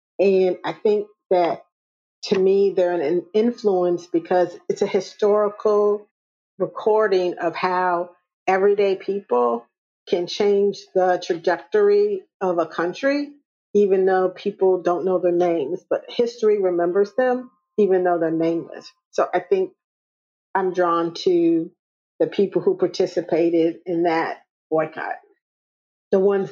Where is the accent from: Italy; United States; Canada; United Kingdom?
United States; Indianapolis, Indiana; also born or lived in Detroit; I grew up in Indianapolis, and Indianapolis is the 14th largest city in the United States, but it's like really chill.